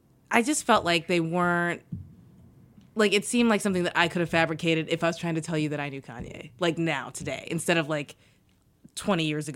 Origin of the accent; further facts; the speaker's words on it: Kentucky, United States; Kentucky.